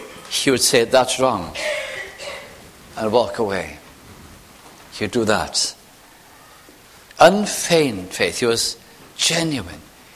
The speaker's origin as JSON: {"language": "English", "region": "Wales", "country": "United Kingdom", "said": "Like I could say, I am Welsh, but that's not all."}